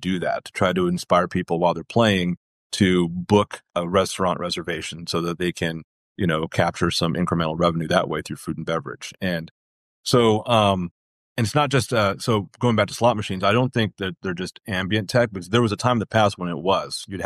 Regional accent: San Diego, California, United States; This year was in San Diego, my hometown. That's why I'm a Chargers fan, Ben, even though they're in.

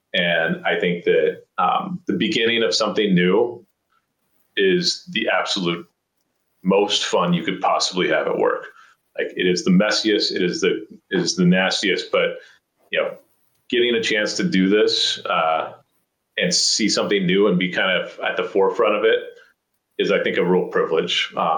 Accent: Oakland, California, United States; I grew up in Oakland.

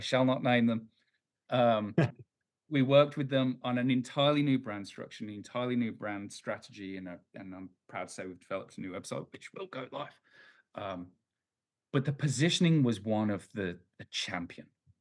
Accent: England, United Kingdom; because I am white, I am English.

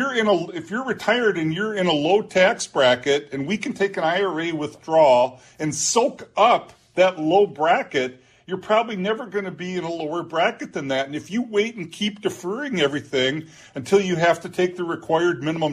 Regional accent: Olivia, Minnesota, United States; where I grew up in out in Olivia, Minnesota, if you have a lot of farmland, it could apply to you.

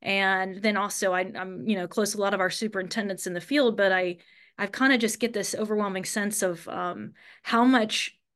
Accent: Kentucky, United States; I'm from Northern Kentucky near Cincinnati, Ohio, another area that confuses people because I sometimes say Cincinnati, but I'm really from Northern Kentucky. It's all right on the border of the Ohio River. So I grew up there

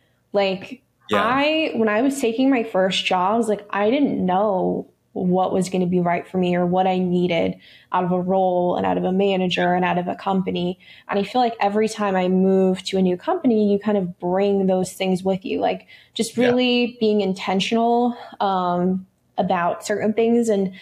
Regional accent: Boston, Massachusetts, United States; I am from Boston.

